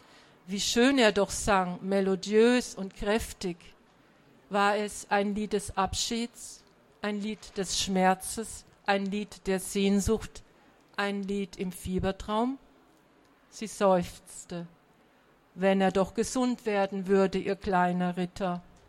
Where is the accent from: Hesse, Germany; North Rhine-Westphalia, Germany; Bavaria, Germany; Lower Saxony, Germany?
Bavaria, Germany; Er handelt in meiner Gegend, da wo ich herkomme, aus Franken.